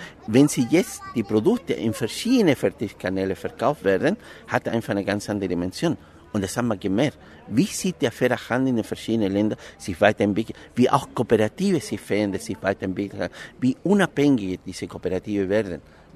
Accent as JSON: {"language": "German", "country": "Chile", "moved": "yes", "said": "Also ich komme aus einer politischen Familie. Ich komme aus Chile. Wir hatten damals die Regierung Allende unterstützt. Und meine Eltern mussten aus dem Land gehen nach der Militärdiktatur."}